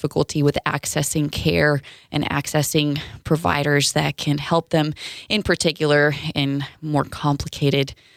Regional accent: Lviv, Lviv Oblast, Ukraine; This particular trip was actually to my hometown of Lviv

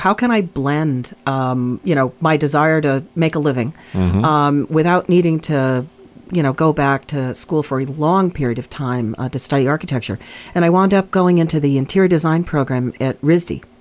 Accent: Providence, Rhode Island, United States; I grew up in Providence.

